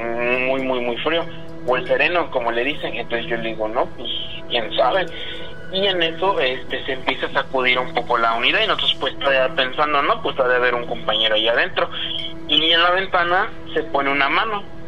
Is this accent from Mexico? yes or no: yes; Huajuapan de León, Oaxaca, Mexico; now in Puebla, Mexico; Yo soy de Huajuapan de León.